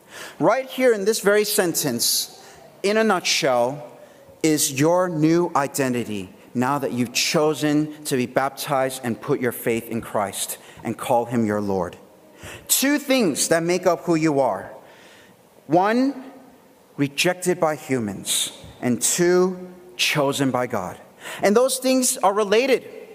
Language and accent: English; United States; I grew up in the States, so if you've ever watched any cartoons or TV or whatever, you know what I'm talking about.